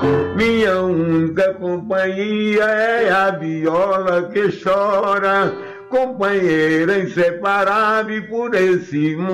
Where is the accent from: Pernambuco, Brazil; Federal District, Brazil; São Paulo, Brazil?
Pernambuco, Brazil; Eu sou um dos cantadores daquele tempo passado, honrando a minha terra, Pernambuco, meu estado.